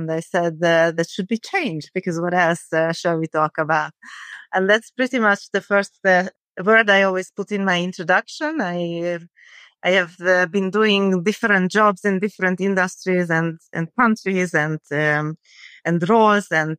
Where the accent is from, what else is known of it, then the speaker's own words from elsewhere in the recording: Hungary; English is a second language; When I grew up in Hungary, which is a post-communist country in the 90s.